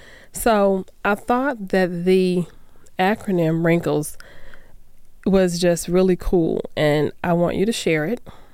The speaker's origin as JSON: {"language": "English", "town": "Phoenix", "region": "Arizona", "country": "United States", "tie": "born or raised there", "said": "In Arizona. Arizona, my hometown. I grew up in Phoenix, and so very familiar with Arizona. I love Arizona. I hope to get back home soon."}